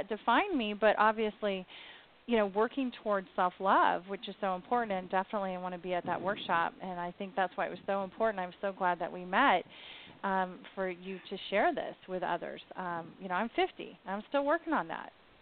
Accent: San Diego, California, United States; when I grew up here in California, in San Diego, everyone was like a size 0, size 5.

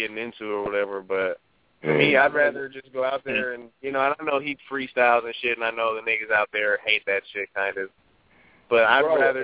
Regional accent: Oakland, California, United States; Yeah, that's right, Oakland.

